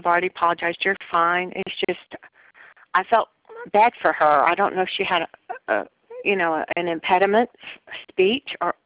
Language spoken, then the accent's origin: English; the South, United States; she sounded Southern, and I'm from the South.